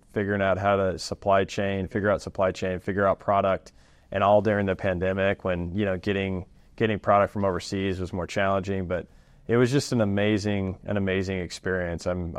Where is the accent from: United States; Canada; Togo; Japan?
United States; Austin, Texas; We lived in Austin. I grew up in Austin. But when I was 11 years old, my mom had this dream of living on a ranch, living in the country.